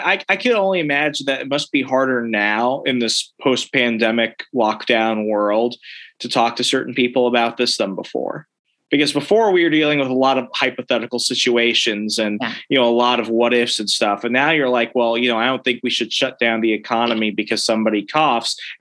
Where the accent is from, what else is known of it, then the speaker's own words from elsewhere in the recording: Sierra Vista, Arizona, United States; I'm from Sierra Vista. You could cook an egg on the sidewalk.